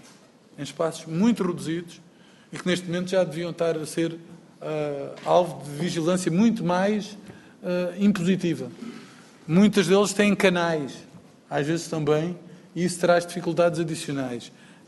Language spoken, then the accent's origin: Portuguese; Algarve, Portugal; Eu sou do Algarve